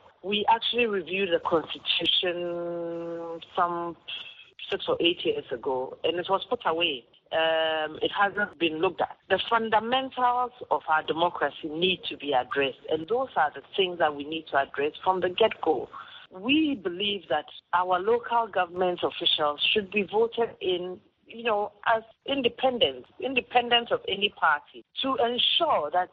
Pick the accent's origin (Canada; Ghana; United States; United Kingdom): Ghana; I am a Ghanaian woman, obviously. I have lived my entire life in Ghana. I was brought up as a child in the military barracks. I also did my university education in Ghana, except for 1 year, which I did in Tanzania, so because I studied Swahili.